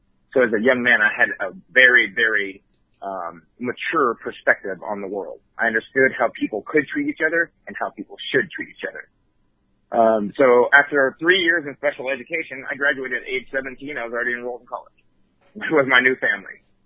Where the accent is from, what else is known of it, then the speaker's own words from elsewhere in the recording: Dayton, Ohio, United States; born there; I was born in Dayton, Ohio, on Wright-Patterson Air Force Base.